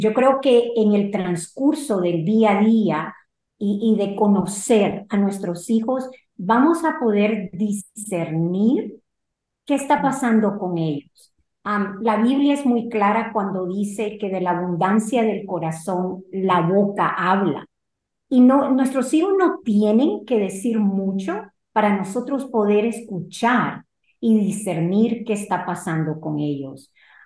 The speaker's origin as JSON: {"language": "Spanish", "country": "Canada", "tie": "born or raised there", "also_born_or_lived": "Nicaragua", "said": "yo nací en Nicaragua. Y fui criada en el Canadá"}